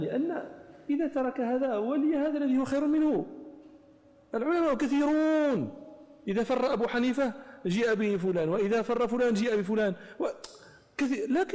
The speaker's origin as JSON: {"language": "Arabic", "country": "Morocco", "said": "أنت عندنا في المغرب مثل يقولون أشدك للقرع تمش ليه راسه."}